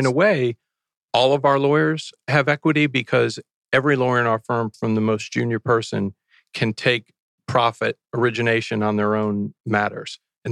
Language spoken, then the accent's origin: English; Scranton, Pennsylvania, United States; Scranton Dodge, Scranton was my hometown.